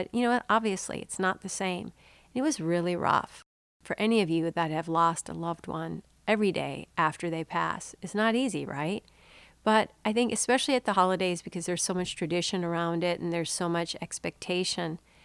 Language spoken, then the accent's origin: English; Minnesota, United States; Growing up in Minnesota, it was the one place where we could escape the winter, cold and snow